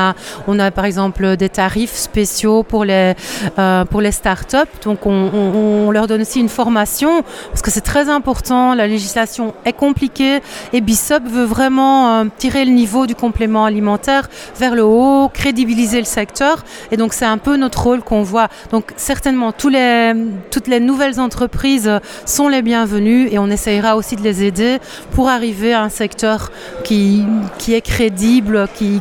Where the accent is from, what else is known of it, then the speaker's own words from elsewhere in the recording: Belgium; on est belge